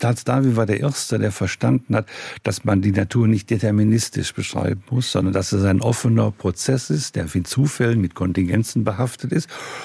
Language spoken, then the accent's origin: German; Wuppertal, North Rhine-Westphalia, Germany; Barmen gehört zu Wuppertal, also ich komme aus Wuppertal, im Stadtteil Barmen.